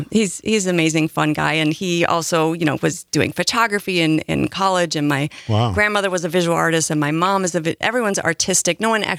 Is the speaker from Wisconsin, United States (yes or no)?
yes; Sauk Prairie, Wisconsin, United States; So I grew up in this area. I grew up in Sauk Prairie, actually, small farm town.